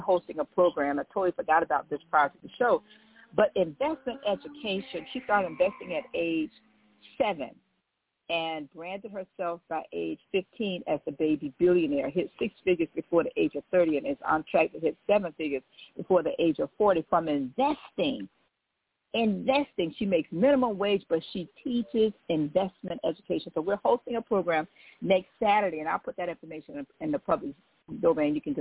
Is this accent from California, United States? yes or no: no; Riviera Beach, Florida, United States; from Riviera Beach, born and raised in Riviera Beach, and went to Florida Memorial, got an undergraduate degree in accounting